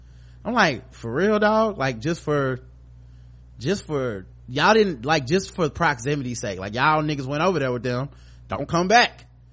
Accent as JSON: {"language": "English", "region": "the South", "country": "United States", "said": "You know, I'm from the South. I need my racism."}